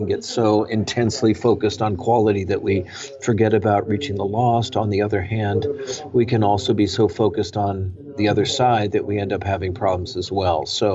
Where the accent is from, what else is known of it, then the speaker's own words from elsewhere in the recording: San Francisco, California, United States; I was part of a church planting team into San Francisco. And that was my hometown. I was raised in the city. My parents were hippies. And so I was raised in the counterculture.